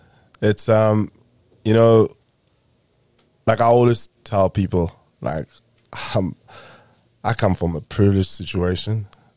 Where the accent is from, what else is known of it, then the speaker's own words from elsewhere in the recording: Zwelitsha, Eastern Cape, South Africa; I mean, I'm from the Eastern Cape, Izwelitsha.